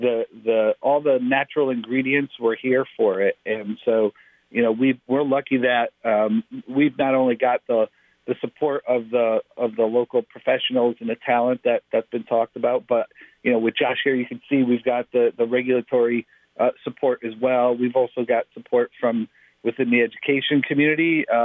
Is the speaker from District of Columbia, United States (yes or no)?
no; Connecticut, United States; I've born and raised in Connecticut and kind of growing up in the industry myself here gives me an affinity to it